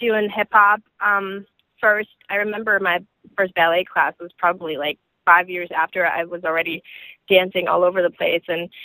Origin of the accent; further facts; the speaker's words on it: Germany; I used to be in like a little R&B group when I was growing up in Germany.